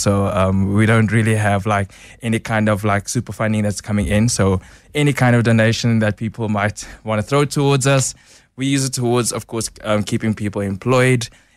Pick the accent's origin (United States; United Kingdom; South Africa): South Africa; Cape Town, Western Cape; I'm from Cape Town.